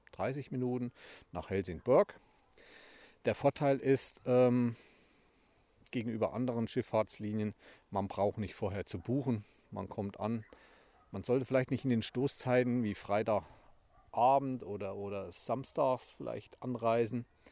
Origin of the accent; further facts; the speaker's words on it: Thuringia, Germany; Nicht wie bei uns in Thüringen, wo man berghoch eine Serpentin und wieder bergrunter eine Serpentin